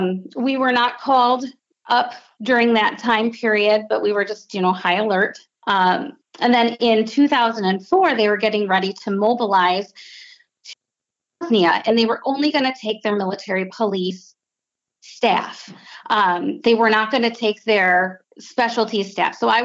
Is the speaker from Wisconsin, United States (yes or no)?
yes; Wisconsin, United States; So I'm from Wisconsin initially.